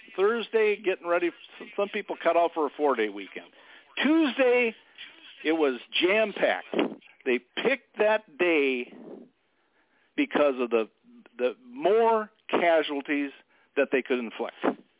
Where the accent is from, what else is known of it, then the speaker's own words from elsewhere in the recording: Minnesota, United States; I mean, I was from Minnesota.